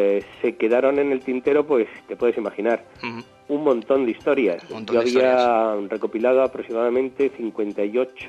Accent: Switzerland; todas de la zona donde yo me crié en Suiza, que es la zona que linda con Austria y con Alemania, debajo del lago Constanza

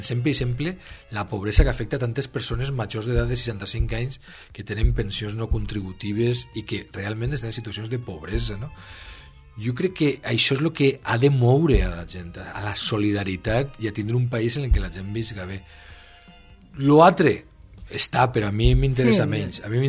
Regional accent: Valencian Community, Spain; a mi el que m'agradaria com a ciutadà valencià és que la meva societat fora millor

